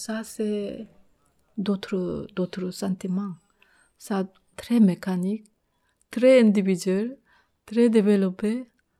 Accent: Senegal; je suis sénégalais, je suis africaine. C'est ici, ça, notre maison

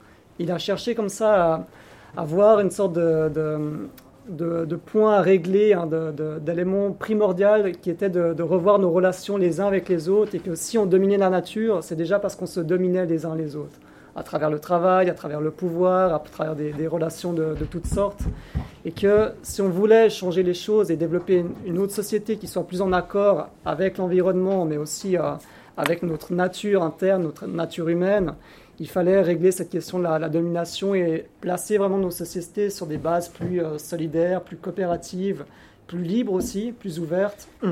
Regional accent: Geneva, Switzerland; Je continue puisque j'ai ouvert les feux. Mais donc je suis d'ici, de Genève

